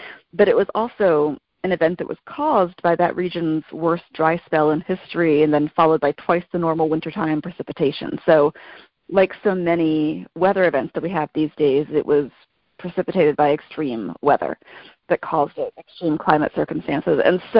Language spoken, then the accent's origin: English; Delaware, United States; now in Starkville, United States; I'm in Delaware right now. I'm from Delaware originally, but I teach at Mississippi State in Starkville, Mississippi